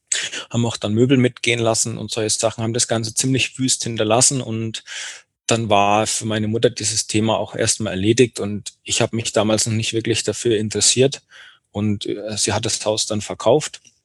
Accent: Bayreuth, Bavaria, Germany; born there; als wir dann wieder zu Hause waren, ja genau, in meiner Geburtsstadt in Bayreuth

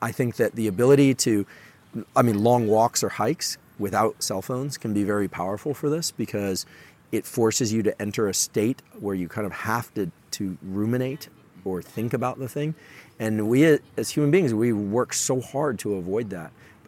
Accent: Palo Alto, California, United States; born or raised there

